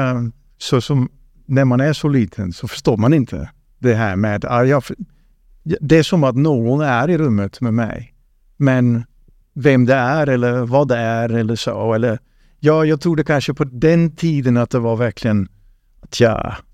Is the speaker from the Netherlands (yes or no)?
yes; Netherlands; Och hon bodde i min hemstad.